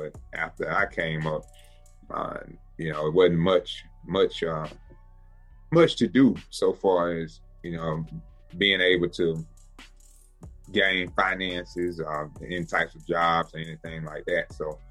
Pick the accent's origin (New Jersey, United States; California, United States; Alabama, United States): Alabama, United States; Linden; Man, I'm born and raised in Linden, Alabama. That's Marengo County. It's in the Black Belt area of the state of Alabama.